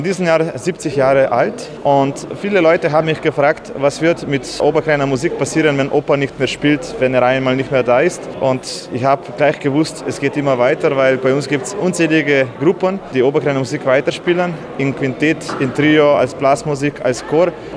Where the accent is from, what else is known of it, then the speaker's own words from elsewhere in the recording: Slovenia; Ich grüße Sie alle als Slowene heute hier vertreten